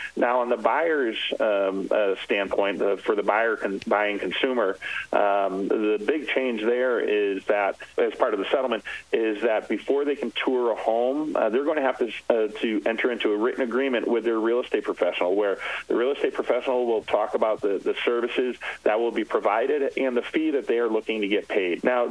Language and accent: English; Massachusetts, United States; I'm from Massachusetts, and in Massachusetts, written buyer contracts or buyer broker contracts are not part of license law or statute.